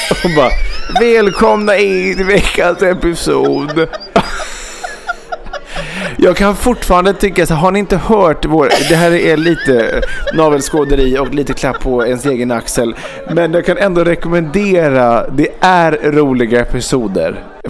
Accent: Västra Götaland County, Sweden; Jag är uppvuxen i Västergötland där Stefan och Christer är tämligen populära och roliga.

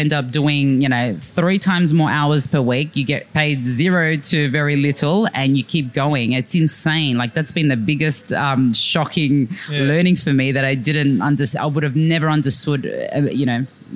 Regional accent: Sydney, New South Wales, Australia; growing up in Sydney, Leichhardt, but 20 years ago, 25 years ago, Leichhardt was the place to be.

